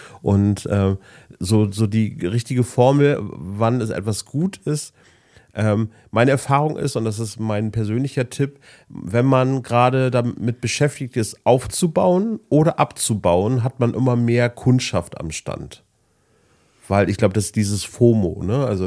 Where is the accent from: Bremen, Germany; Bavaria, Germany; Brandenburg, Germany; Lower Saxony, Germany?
Bremen, Germany; Ich bin ja auch in Findorf groß geworden.